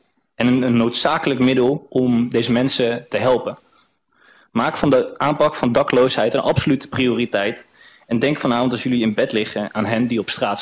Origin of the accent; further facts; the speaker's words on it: Groningen, Netherlands; En dan is ook nog 1 ding wat ik als Groninger echt even van mijn hart moet.